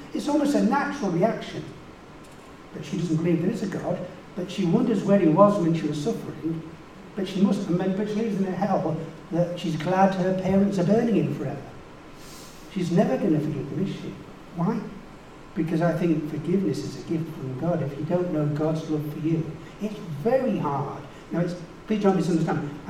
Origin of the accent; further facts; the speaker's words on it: Trafford Park, North West England, United Kingdom; I grew up in Trafford Park. I don't know if anybody know it. You know, big industrial estate in the 50s and 60s. Terraced houses outside tunnels.